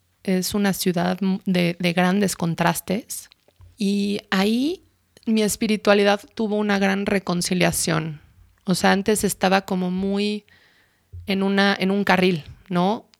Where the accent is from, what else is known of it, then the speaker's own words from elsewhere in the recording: United States; now in Mexico City, Mexico; Yo nací aquí en DF y me fui a vivir a Estados Unidos desde muy pequeña y crecí en una casa con mucho bosque.